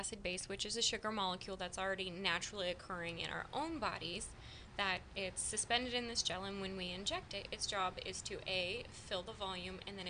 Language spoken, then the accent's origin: English; Santa Rosa, California, United States; I grew up in Santa Rosa, family business out in Sebastopol.